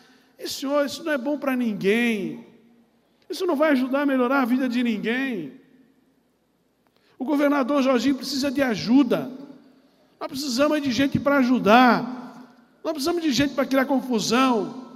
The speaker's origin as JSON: {"language": "Portuguese", "town": "Blumenau", "region": "Santa Catarina", "country": "Brazil", "said": "Nós somos de Blumenau, nós somos do Vale do Itajaí."}